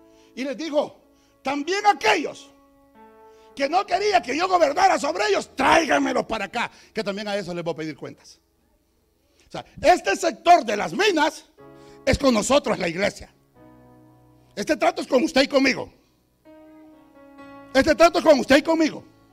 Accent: El Salvador; Y se enojan, especialmente mis paisanos. Y voy con mis paisanos porque soy salvadoreño.

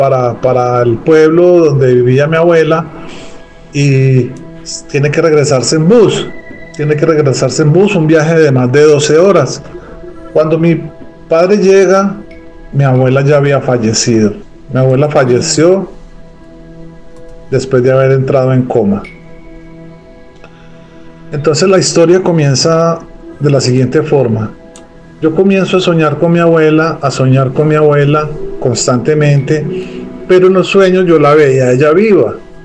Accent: Colombia; now in Brazil; un saludo desde Brasil. Saludos. Soy un colombiano que vive aquí en este país hace ya unos 10 años aproximadamente

